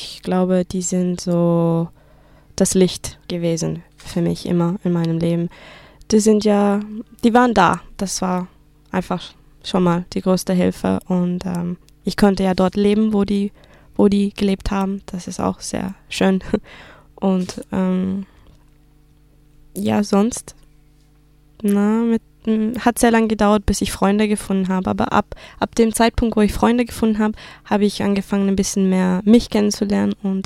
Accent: Sri Lanka; moved away as an adult; now in Germany; Sri Lanka ist auf jeden Fall meine Heimat. Ich habe meine 20er Jahre in Deutschland verbracht.

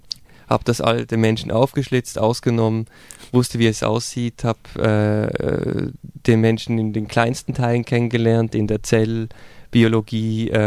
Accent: Switzerland; was natürlich als Schweizer Kompromisssucher und Ausdiskutierer beziehungsweise mal lieber Ruhenlasser dann ziemlich schwierig ist

